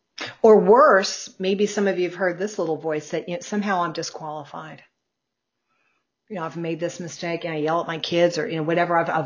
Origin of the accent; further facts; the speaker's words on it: New Jersey, United States; But I'm from New Jersey, and I talk like that.